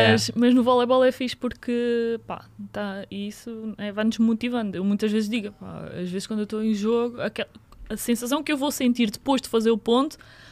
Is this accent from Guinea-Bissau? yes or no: no; Angola; Eu sou angolana, né?